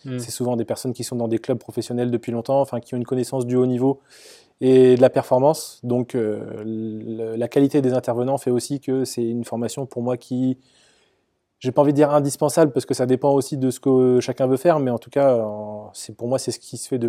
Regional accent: Brittany, France; Après je suis rentré travailler chez moi en Bretagne en tant que kiné

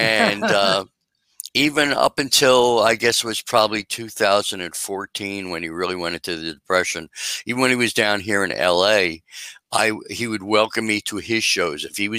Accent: New York, United States; He goes, so you're from Philly? Yeah, I'm a New Yorker.

